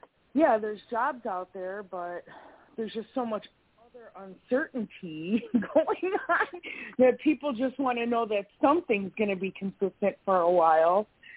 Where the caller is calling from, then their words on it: Wisconsin, United States; from Wisconsin.